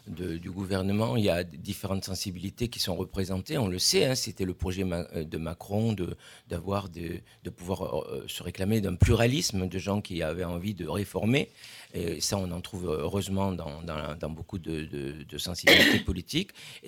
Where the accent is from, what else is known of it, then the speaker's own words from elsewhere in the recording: Cahors, Occitanie, France; born there; Alors moi je suis né à Cahors donc